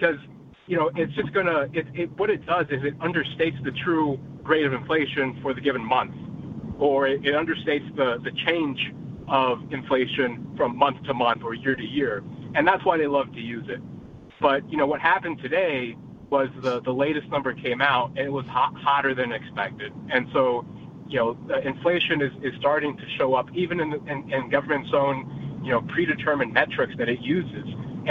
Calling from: Virginia, United States; Yes, I'm calling in from Virginia, and I'm actually driving back home

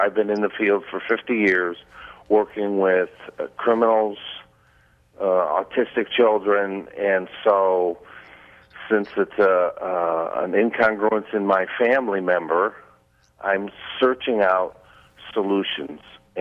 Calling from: Punta Gorda, Florida, United States; I'm calling from Punta Gorda, Florida.

